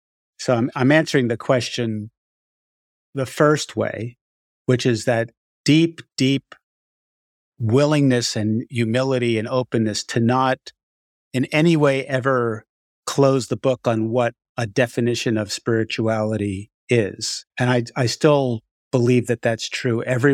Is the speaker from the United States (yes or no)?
yes; Far Rockaway, New York, United States; I grew up in Far Rockaway, New York, which is a very Hasidic, right around that area, and went to a Hasidic Hebrew school.